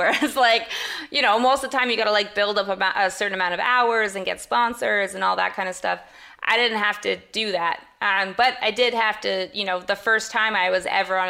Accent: Canada; I'm Canadian as well

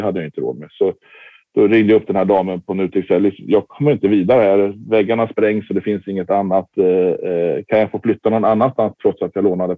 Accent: Stockholm, Stockholm County, Sweden; Jag kom ju från Stockholm

